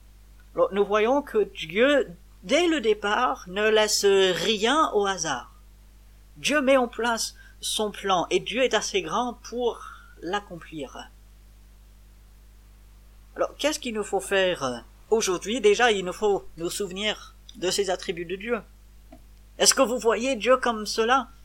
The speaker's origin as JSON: {"language": "French", "country": "France", "said": "en tant que Français, ici en France"}